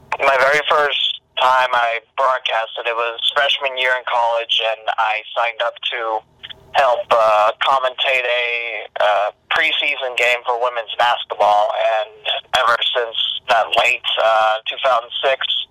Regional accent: West Alexandria, Ohio, United States; My hometown is actually West Alexandria. It's a not a suburb, but it's a little country town about 30 minutes west of Dayton.

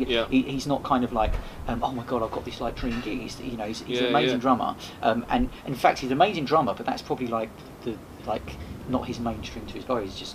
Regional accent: Romford, London, United Kingdom; Yeah, I'm from Romford, I can't get out of veins.

